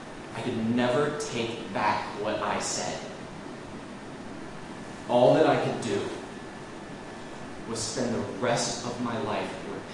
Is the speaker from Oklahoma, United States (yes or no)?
no; Pensacola, Florida, United States; I grew up in the South, Pensacola, Florida, which is northwest Florida, which is not like Orlando or Miami, for those of you who have been there.